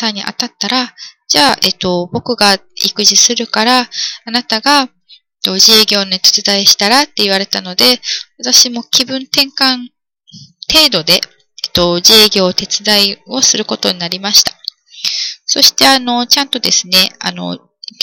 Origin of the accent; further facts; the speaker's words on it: Kyushu, Japan; now in Kansai, Japan; 私は現在38歳ですけれども、九州で生まれまして、地元の小学校、中学校、高校と進みまして、同じ九州内ではありますけれども、県外の大学に進みました。それから就職はまた地元に戻りまして、